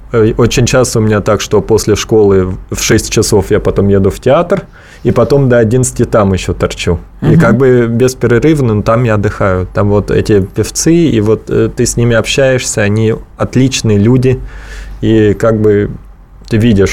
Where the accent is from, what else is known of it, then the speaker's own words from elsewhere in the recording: Germany; Russian is a second language; Я немец, да.